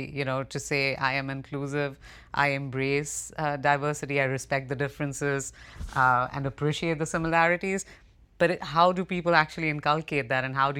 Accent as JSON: {"language": "English", "country": "India", "said": "as an Indian, I can say it's expected of me almost societally that I take care of my kids"}